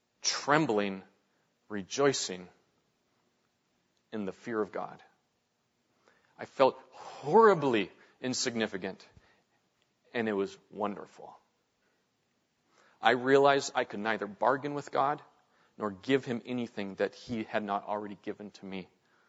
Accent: Pacific Northwest, United States; I'm originally from the Northwest. I'm not from Seattle, but I've been to Seattle.

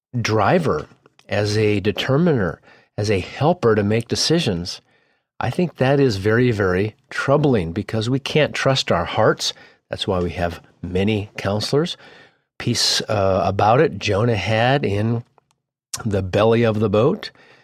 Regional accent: United States; we have to do is to say to ourselves, as Americans, as Western English-speaking people, we can be tricked.

